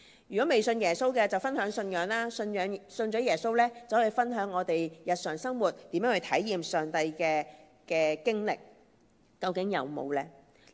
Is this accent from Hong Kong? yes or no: yes; Hong Kong; 今天我们很多在座的中国人，但是可能我们都不是在中国内地出生的，我们在香港长大